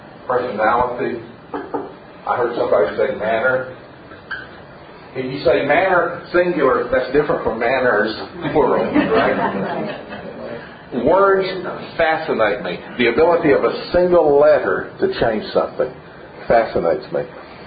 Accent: Tennessee, United States; moved away; also born or lived in Houston; A very long time ago, I was growing up in East Tennessee. My father was a college teacher. And he was hired to be a college teacher at a brand new school in Texas, in Houston.

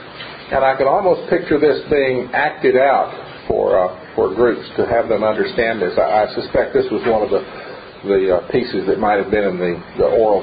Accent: Oak Ridge, Tennessee, United States; born there; I was born in Oak Ridge behind the fence when Oak Ridge was still a secret city.

